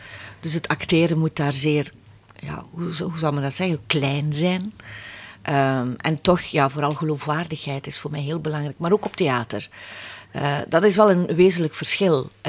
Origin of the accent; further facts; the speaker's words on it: Veldegem, West Flanders, Belgium; born there; Ik was lid, ik werd gevraagd voor een theaterstuk bij een amateurgezelschap waar ik geboren ben, hè, in Veldegem.